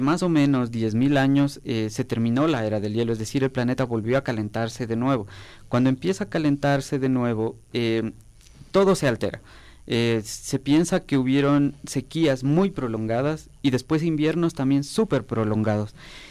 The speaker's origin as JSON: {"language": "Spanish", "country": "Ecuador", "said": "Y no lo digo porque soy ecuatoriano ni me gusta, ni porque me guste mi país, que sí me gusta"}